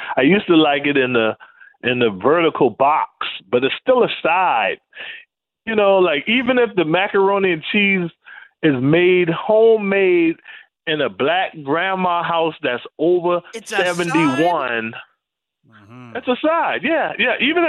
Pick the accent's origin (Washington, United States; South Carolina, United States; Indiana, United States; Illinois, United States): South Carolina, United States; I'm from South Carolina. We need another starch and a meat.